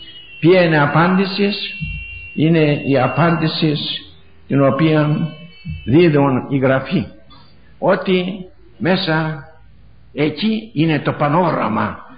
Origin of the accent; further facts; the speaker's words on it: Paros, South Aegean, Greece; κάτω στην πατρίδα μου την Πάρο